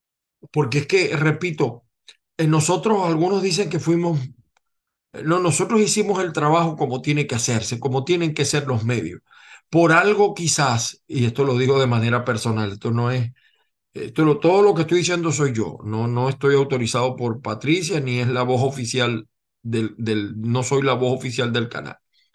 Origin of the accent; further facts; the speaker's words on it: Zulia, Venezuela; yo vengo del Zulia